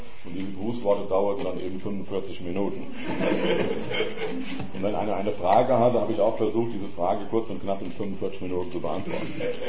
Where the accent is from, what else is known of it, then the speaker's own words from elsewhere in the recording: Dillenburg, Hesse, Germany; Ich komme aus Dillenburg, dann ist soweit von Gießen entfernt, die Stadt Wilhelm von Oraniens.